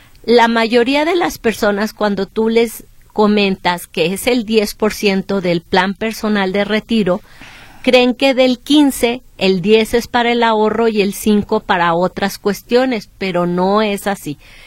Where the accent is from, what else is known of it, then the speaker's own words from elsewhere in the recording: Mexico; Nosotros como mexicanos que tenemos este beneficio